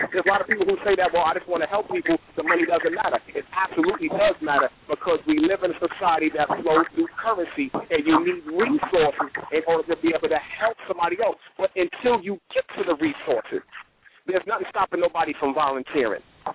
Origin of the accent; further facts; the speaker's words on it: New York City, New York, United States; Now, listen, I'm from New York City. All we did was play ball.